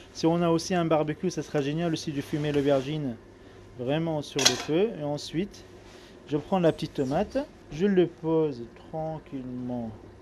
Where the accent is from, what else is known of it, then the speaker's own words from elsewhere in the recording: Lebanon; moved away as an adult; also born or lived in Liberia; now in France; moi je suis né en Libéria, d'origine libanaise, j'ai grandi vingtaine d'années au Liban.